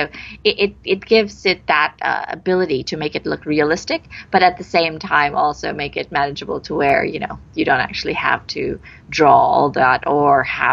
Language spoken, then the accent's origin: English; Philippines; I grew up here. I was born here in the Philippines. I went to the University of the Philippines